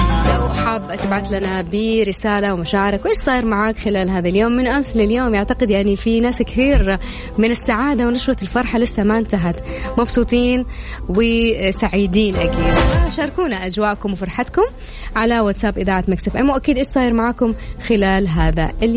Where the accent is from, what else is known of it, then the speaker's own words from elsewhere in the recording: Saudi Arabia; اليوم احنا كشعب سعودي نحيي هذا الشعب المناضل